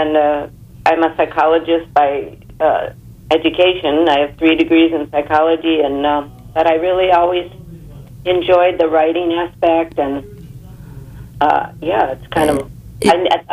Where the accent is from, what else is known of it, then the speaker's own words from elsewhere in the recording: Northfield, Minnesota, United States; also born or lived in Chicago; now in Evanston, United States; I grew up living in the Midwest and grew up in Northfield, Minnesota, married my husband. We moved to Chicago and raised our 2 children in Evanston.